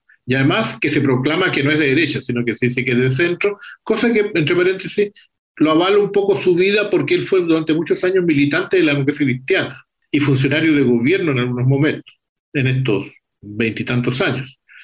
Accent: Chile; Orgullo como chileno.

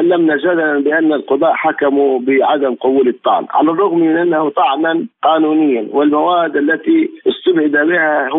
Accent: Libya; نحن كليبيين نريد أن ننهي هذه التجاذبات

